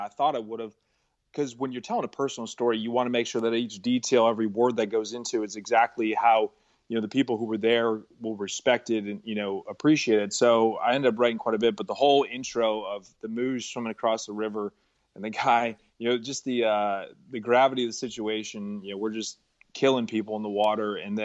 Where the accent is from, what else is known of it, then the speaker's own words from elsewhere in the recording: Connecticut, United States; I'm from Connecticut.